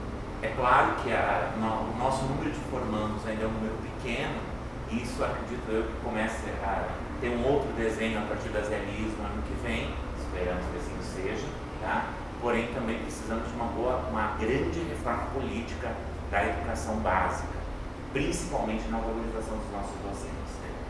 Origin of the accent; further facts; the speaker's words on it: Santa Catarina, Brazil; eu venho de uma outra realidade, eu venho de Santa Catarina, onde a gente não ouvia falar em termos de aula vaga.